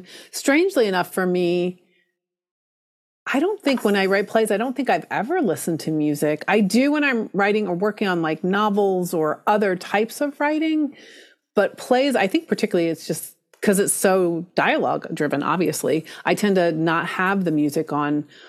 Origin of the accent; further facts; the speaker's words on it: Norfolk, Virginia, United States; I grew up in Tidewater, Virginia, which is Norfolk, Virginia, which is in the Tidewater area, which is a huge, was the world's largest naval seaport, but it also is a huge arts area, which is fascinating.